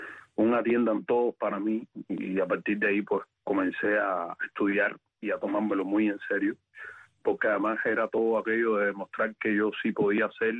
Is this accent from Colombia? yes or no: no; Morón, Ciego de Ávila, Cuba; moved away as an adult; Yo soy del centro de Cuba, de Morón.